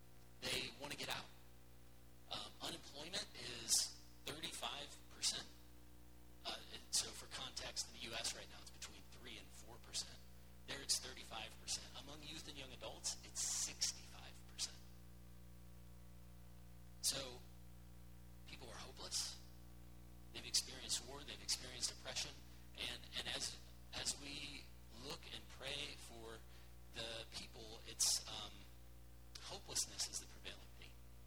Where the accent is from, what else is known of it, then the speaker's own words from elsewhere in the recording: United States; I have people randomly buy me coffee at coffee shops because I'm American.